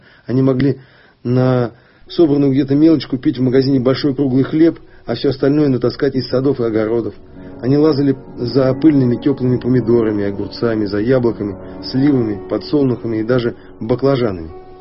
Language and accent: Russian; Siberia, Russia; Когда мы ездили летом к морю, южные люди, дети и взрослые, узнав, что я из Сибири, с почтением спрашивали меня